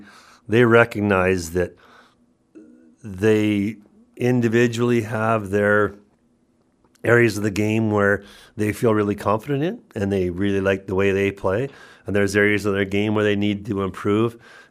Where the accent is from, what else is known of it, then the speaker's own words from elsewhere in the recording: Fort St. James, British Columbia, Canada; And my dad came from Ontario when he came up, and he started in the logging business, and he got into the superintendent of the community, the village. And we were all raised there.